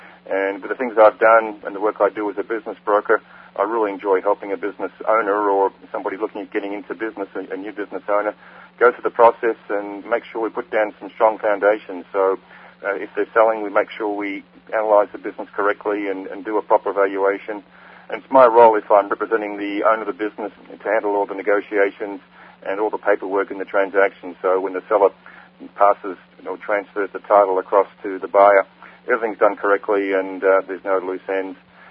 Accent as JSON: {"language": "English", "country": "Australia", "moved": "as an adult", "lives_now": "California, United States", "said": "Originally, I'm from Australia and came to California about 20 years ago. And I worked for New Zealand government in Los Angeles as a diplomat. Had a couple of years in L.A., went back to Australia and ran a business for 6 years"}